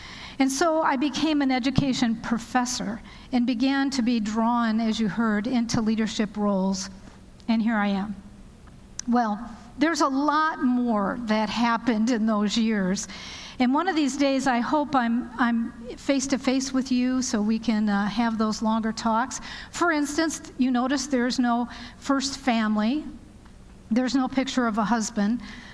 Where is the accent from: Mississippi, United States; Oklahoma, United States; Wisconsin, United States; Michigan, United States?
Michigan, United States; Walled Lake; I am from that little place not far from Detroit called Walled Lake, and so I grew u